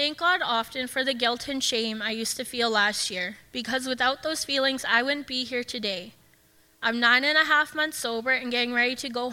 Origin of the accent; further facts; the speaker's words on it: Big River, Saskatchewan, Canada; I grew up in Big River, Saskatchewan, in a loving foster home, and I also know and have a close relationship with my biological family.